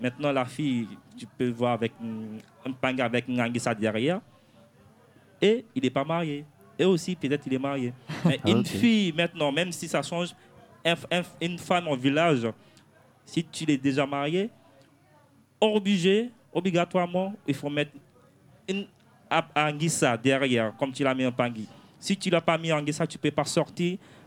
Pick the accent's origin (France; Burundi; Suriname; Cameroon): Suriname; Avant, chez nous, en Suriname, en Villa Saint-Maca